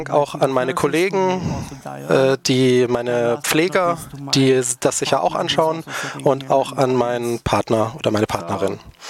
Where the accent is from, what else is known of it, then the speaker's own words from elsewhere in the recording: Berlin, Germany; Über mich: Ich bin aus Berlin.